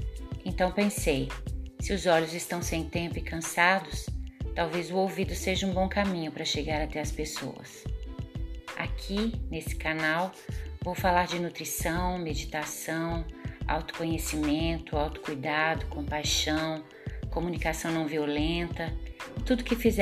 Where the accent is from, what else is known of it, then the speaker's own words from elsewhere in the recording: Campina Verde, Minas Gerais, Brazil; now in Belo Horizonte, Brazil; Eu sou mineira do interior de uma cidade que se chama Campina Verde e fui adotada pela capital Belo Horizonte.